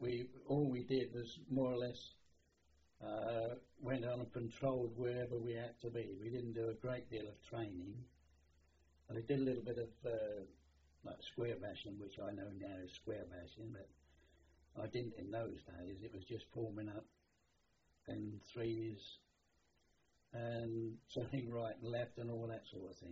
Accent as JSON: {"language": "English", "town": "Canning Town", "region": "London", "country": "United Kingdom", "tie": "born or raised there", "said": "I was born in London."}